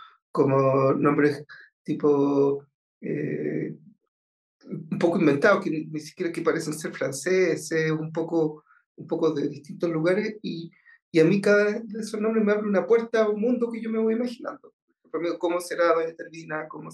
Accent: Antofagasta, Chile; born there; yo nací en Antofagasta. Viví harto tiempo en la provincia también, porque por mi trabajo me tocaba estar en distintos lugares, especialmente Puerto Cisne, Los Ángeles, también estuve en Copiapó

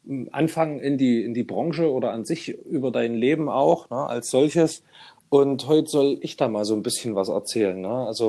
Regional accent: Thuringia, Germany; also born or lived in Jena; Also ich bin direkt im grünen Herz Deutschlands geboren, in Jena. Und bin in einem kleinen Ort im Saaletal, umrundet von den Domburger Schlössern, ja, also eingeschlossen in Tälern, da mittendrin fließt die Saale, wunderschöne Gegend, bin ich groß geworden.

